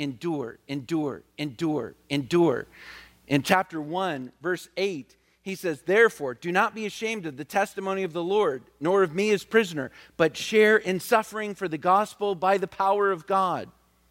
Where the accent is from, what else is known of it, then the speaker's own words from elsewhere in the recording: the South, United States; You know, I grew up in the South, and churches I had, we had revivals